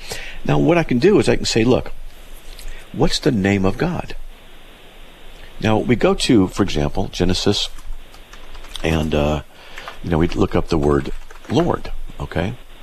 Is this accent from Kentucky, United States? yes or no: no; Wyoming, United States; born there; now in Idaho, United States; I'm on the radio. I'm 67 years old. I was born in Wyoming. I've moved 40 times. I now live in Idaho.